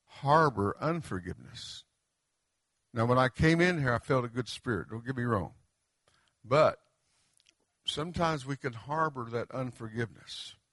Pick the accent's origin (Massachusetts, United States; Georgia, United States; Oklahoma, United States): Oklahoma, United States; You know, I'm from the Yuchi tribe, or Yuchi Ha, meaning the mysterious people.